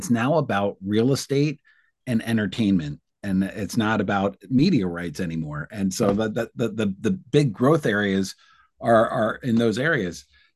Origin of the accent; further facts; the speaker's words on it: Washington, District of Columbia, United States; And so you look here in my hometown in D.C.